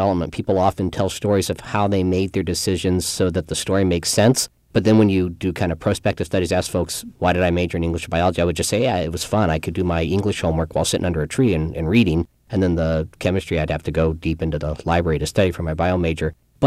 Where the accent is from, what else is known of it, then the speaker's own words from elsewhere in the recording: Kansas City, United States; some of the questions that were asked when I was a little Jewish kid growing up in Kansas City, those came back to me again